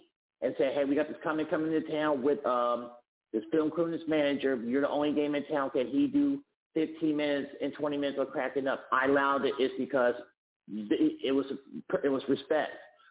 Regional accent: Kansas City, United States; I'm from Kansas City. I'm a KC boy. And I know for a fact through the jails, Wichita and Kansas City niggas do not get along. So when people found out that I rep Kansas City and I was born and raised in Kansas City

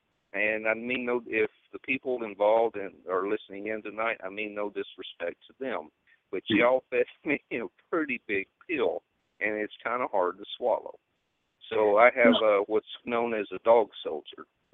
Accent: the South, United States; but I come from the South. I've seen that sort of stuff all my life when down there

